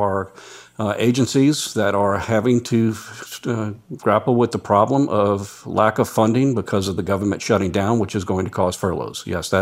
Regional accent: United States; we're American strong, and we're in this to win, and we're in it together.

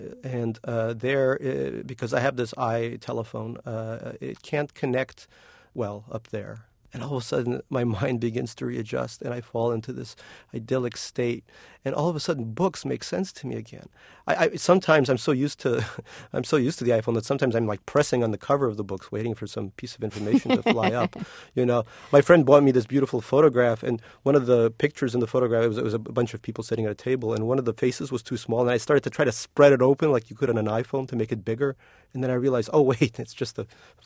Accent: Russia; now in United States; I was very, very sick when I was growing up in Russia.

